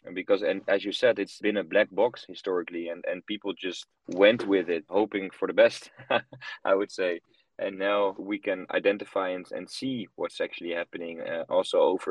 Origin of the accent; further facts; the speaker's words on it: Netherlands; I'm from the Netherlands myself.